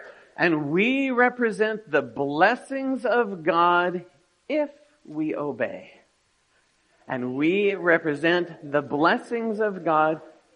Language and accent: English; Pacific Northwest, United States; I'm from the Pacific Northwest. If it doesn't have snow on it, it's not a mountain.